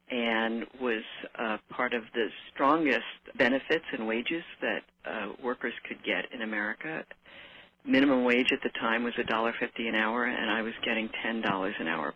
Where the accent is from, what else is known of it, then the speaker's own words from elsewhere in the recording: New Jersey, United States; growing up in New Jersey, where there were so few Asian Americans anyway, I was sort of used to that.